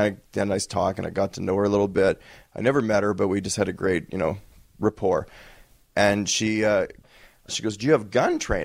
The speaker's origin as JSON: {"language": "English", "town": "Winnipeg", "region": "Manitoba", "country": "Canada", "said": "I mean, I'm from Winnipeg."}